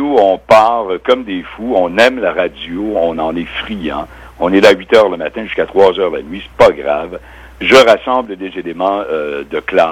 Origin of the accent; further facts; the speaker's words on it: Valcartier, Quebec, Canada; je viens de Valcartier, moi. Mm-hmm. Alors, j'ai fait mes débuts à l'école anglaise et tout ça.